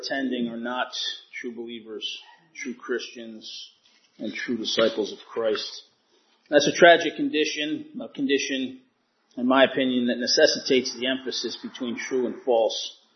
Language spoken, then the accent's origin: English; Rhode Island, United States; My wife Tanya and I grew up in Rhode Island and have been married for 34 years.